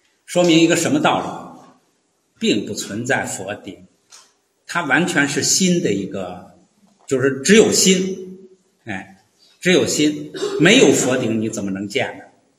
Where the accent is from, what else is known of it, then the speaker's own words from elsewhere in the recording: China; 我们中国人读的时候就很简单了